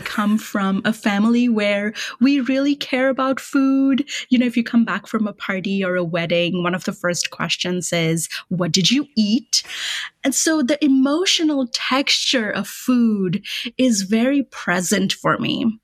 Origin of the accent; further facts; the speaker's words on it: Kolkata, West Bengal, India; moved away as an adult; now in New York, United States; Kolkata is my hometown. I grew up there. Now I live in New York, but I lived in Kolkata until I was 19